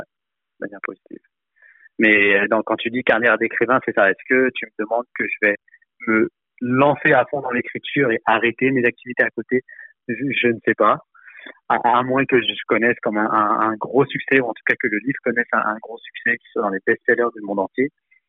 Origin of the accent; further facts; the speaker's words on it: France; Moi, j'ai grandi donc en France et là, mon père qui venait d'immigrer du Laos.